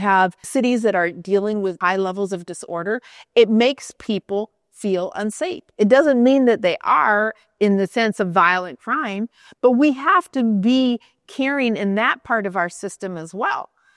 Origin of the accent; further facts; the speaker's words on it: Minnesota, United States; But I'm from the middle of the country. I'm from Minnesota.